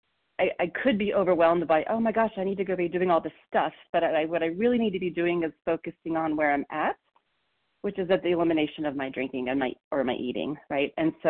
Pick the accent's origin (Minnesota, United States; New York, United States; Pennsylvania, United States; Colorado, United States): Colorado, United States; I'm from Colorado